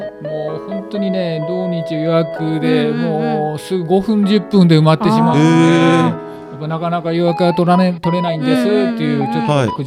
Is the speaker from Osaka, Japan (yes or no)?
no; Higashimatsuyama, Saitama, Japan; 東松山から参りました … 、はい。東松山市は、川越から電車ですと20分、車でも20分ぐらいのところにあります、はい。ちょうど埼玉の中央に位置をしておりまして、